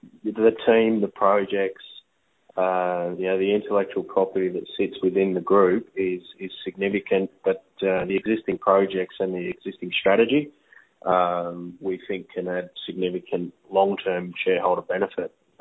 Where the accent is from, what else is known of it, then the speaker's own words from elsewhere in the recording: Cronulla, New South Wales, Australia; Mate, I was born and bred in Cronulla.